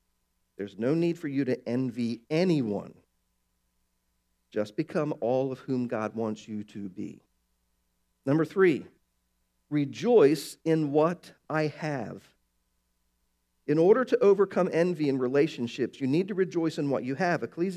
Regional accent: Baltimore, Maryland, United States; I grew up in Baltimore where we had snow every winter.

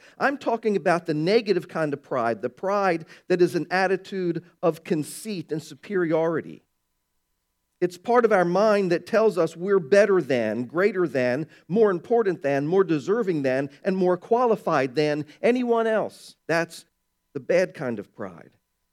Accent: Baltimore, Maryland, United States; I grew up in Baltimore. We laugh at that stuff.

